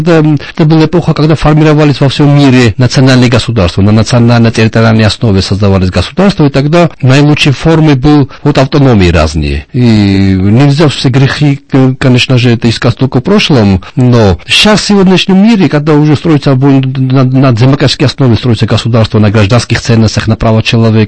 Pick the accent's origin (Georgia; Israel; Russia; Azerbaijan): Georgia; Но мы, грузины, очень, как и армяне, азербайджанцы, я уверен в этом, мы очень щепетильно